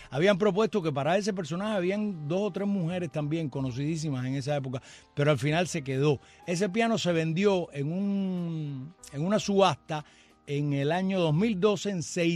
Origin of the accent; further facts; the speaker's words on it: Cuba; Esos somos los cubanos, mi brother, nosotros hablamos así.